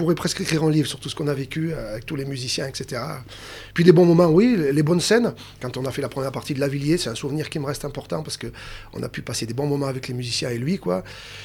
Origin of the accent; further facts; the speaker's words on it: Brioude, Auvergne-Rhône-Alpes, France; born there; Oui, je suis né à Brioude.